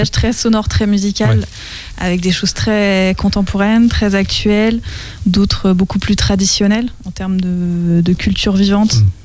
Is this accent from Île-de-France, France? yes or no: yes; Les Mureaux, Île-de-France, France; la grande banlieue. Ouais, c'est à 40 km à peu près de Paris, entre Poissy et Cergy, ça s'appelle Les Mureaux, ma ville natale. C'est une ambiance avec beaucoup de... pas mal de bitume, quand même.